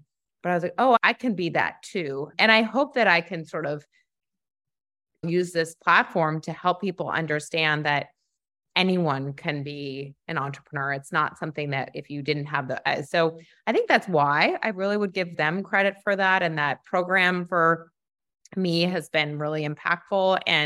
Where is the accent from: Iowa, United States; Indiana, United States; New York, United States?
New York, United States; New York City; I grew up in New York City and I'd walk around